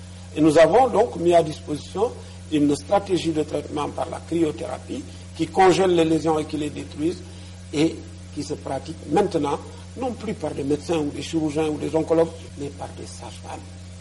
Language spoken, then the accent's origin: French; Tambacounda, Senegal; Nous sommes allés à Tambacounda, ma ville natale.